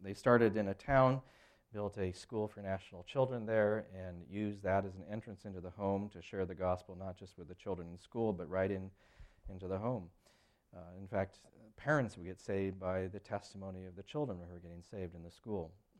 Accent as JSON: {"language": "English", "region": "England", "country": "United Kingdom", "said": "I'm really stiff. I'm English. I don't hug like a Latin"}